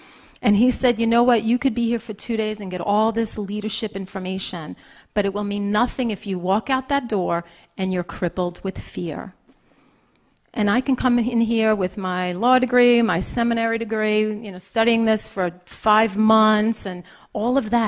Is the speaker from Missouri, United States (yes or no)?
no; Brooklyn, New York, United States; I grew up in Brooklyn.